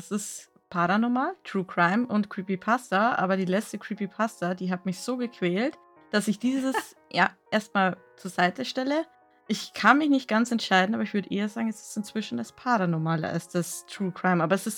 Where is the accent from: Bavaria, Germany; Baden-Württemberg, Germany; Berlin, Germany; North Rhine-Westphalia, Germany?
Bavaria, Germany; Ich komme aus Bayern und so will ich reden.